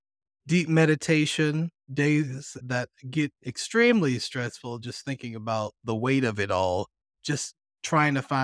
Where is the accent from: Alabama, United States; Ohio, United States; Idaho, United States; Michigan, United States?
Alabama, United States; Birmingham; I grew up in Alabama, Birmingham specifically, like I mentioned before. It's an interesting place where I grew up. I grew up on the edge of a city limit